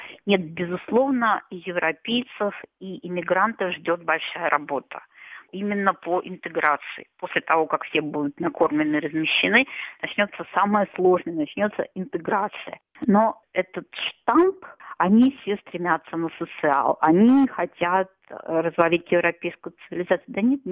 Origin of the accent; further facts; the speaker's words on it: Saint Petersburg, Russia; now in Hungary; когда я приехала в Венгрию, да, вроде как я из Санкт-Петербурга, то есть европейский город